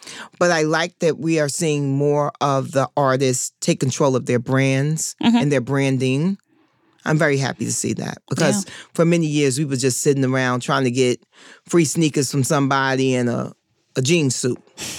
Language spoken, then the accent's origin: English; Harlem, New York, United States; Well, so I'm from Harlem. Hip-hop starts in the Bronx, so mm-hmm. and that's, like, literally next door.